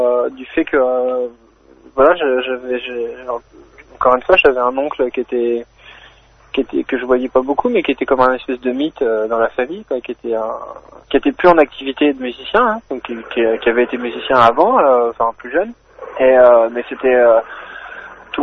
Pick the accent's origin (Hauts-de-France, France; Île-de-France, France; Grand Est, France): Grand Est, France; là d'où je viens, en Lorraine, on met souvent le ou la devant les prénoms des gens, donc on dit le Eddy, la Sophie, etc. Enfin, pas moi, hein, mais ça se pratique un peu, et du coup, c'était pour revendiquer un peu mon identité lorraine